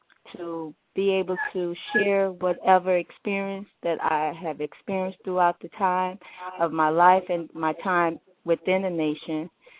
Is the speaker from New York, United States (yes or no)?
no; St. Louis, Missouri, United States; I'm from St. Louis, originally Mosque 28, originally from Mosque Mariam.